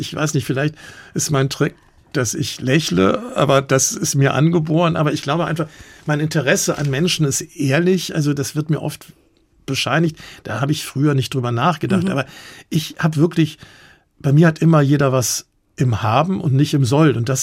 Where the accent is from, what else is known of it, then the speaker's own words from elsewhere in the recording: Bonn, North Rhine-Westphalia, Germany; born there; also born or lived in Augsburg; Ich bin ja in Bonn geboren, das ist ja die Nachbarstadt von Köln.